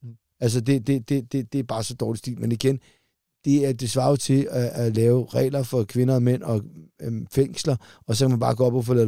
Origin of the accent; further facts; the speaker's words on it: Solrød, Zealand, Denmark; dernede i Solrød, hvor jeg er fra, der er noget, der hedder Kalkgraven.